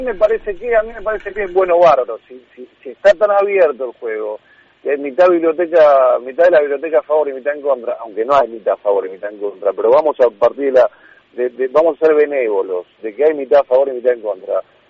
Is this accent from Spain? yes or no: no; Argentina; yo soy argentino, mi padre escapó de la Alemania nazi y estoy muy orgulloso de la vida y muy identificado con mi país